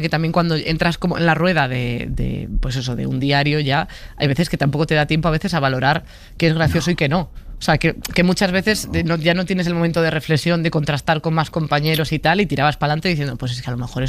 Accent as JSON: {"language": "Spanish", "region": "Galicia", "country": "Spain", "said": "soy gallega"}